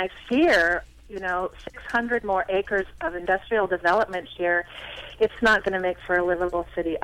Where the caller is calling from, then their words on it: Portland, Oregon, United States; Hi, Lisa. I am calling from St. John's.